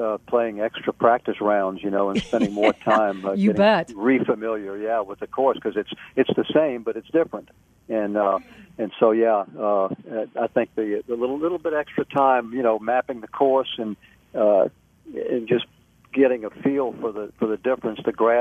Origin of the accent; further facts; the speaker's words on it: New Orleans, Louisiana, United States; You know, I'm from New Orleans.